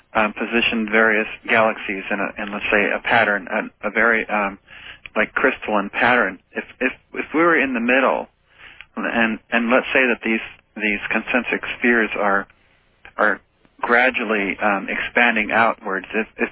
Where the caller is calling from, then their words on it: Portland, Oregon, United States; I'm not far from Portland, Oregon.